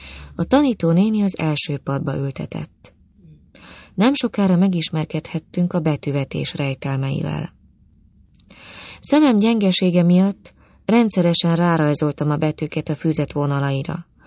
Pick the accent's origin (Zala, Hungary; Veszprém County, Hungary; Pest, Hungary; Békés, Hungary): Pest, Hungary; Pilis; born there; 52 éves. Pilis községben születtem.